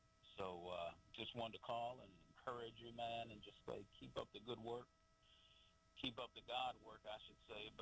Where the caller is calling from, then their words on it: Alaska, United States; I'm calling from Alaska today.